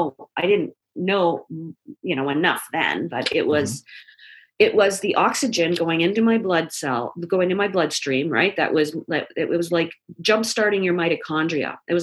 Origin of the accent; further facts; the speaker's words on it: Toronto, Ontario, Canada; is a girl who was born and raised in Toronto, Ontario, who became a police officer very early in life